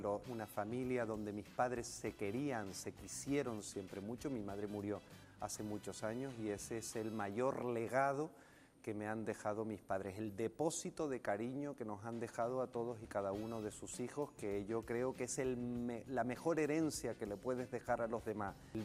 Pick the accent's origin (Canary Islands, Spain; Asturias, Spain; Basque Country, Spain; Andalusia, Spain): Canary Islands, Spain; also born or lived in Caracas, Venezuela / Madrid; Nací en Caracas, he vuelto varias veces, luego crecí en Canarias y he vivido muchísimo en Madrid.